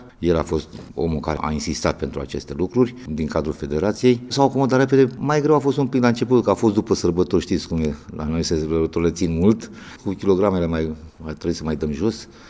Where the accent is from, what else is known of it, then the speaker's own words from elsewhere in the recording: Brașov, Brașov County, Romania; also born or lived in Sălaj; De origine sunt din Sălaj, născut în Sălaj, dar sunt crescut la Brașov, că părinții mei au migrat spre Brașov pentru că acolo, fiind oraș industrial, erau bani mai mulți decât în Sălaș